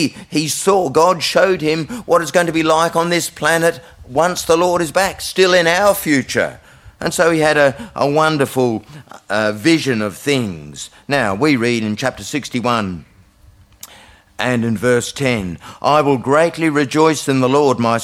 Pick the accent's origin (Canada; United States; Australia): Australia; Bridgetown, Western Australia; I come from Bridgetown. I'm just an oik from Bridgetown.